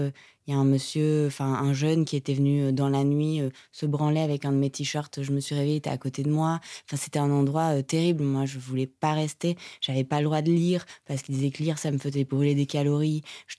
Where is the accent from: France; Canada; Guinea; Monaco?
Monaco; Et moi qui arrive avec... je viens de Monaco